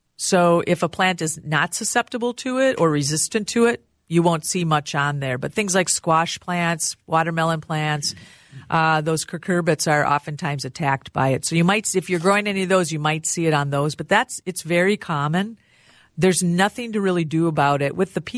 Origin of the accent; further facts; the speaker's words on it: Rochester, Minnesota, United States; I grew up in Rochester, and we'd drive Highway 14.